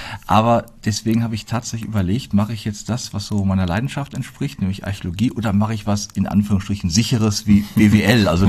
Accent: Plettenberg, North Rhine-Westphalia, Germany; moved away as an adult; bin in Plettenberg geboren, aufgewachsen, also habe da bis zu meinem 19. Lebensjahr auch die Zeit verbracht. Komme da mütterlicherseits auch aus einer Försterfamilie

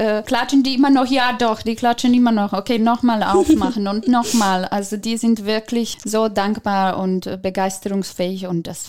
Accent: Belgrade, City of Belgrade, Serbia; German is a second language; Also ich habe einmal tatsächlich in meiner Heimatstadt in Belgrad gastiert, leider nur einmal.

